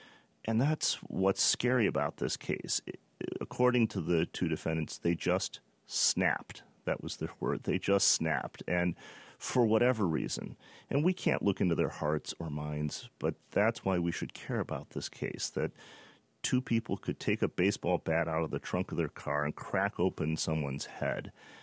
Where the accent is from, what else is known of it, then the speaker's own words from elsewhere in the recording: Detroit, Michigan, United States; not just in Detroit, the Motor City where this occurred, my hometown, but across the nation.